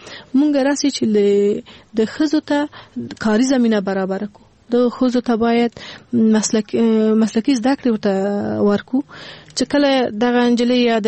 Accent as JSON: {"language": "Pashto", "country": "Afghanistan", "tie": "born there", "said": "مونږ په اول کې مونږ په خپل افغانستان کې پیدا شوی"}